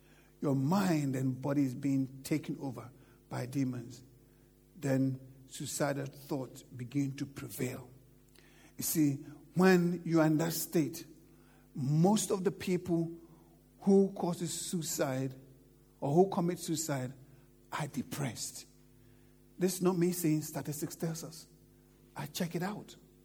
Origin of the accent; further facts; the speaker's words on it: London, United Kingdom; I came from London. I'm in London. I live in houses.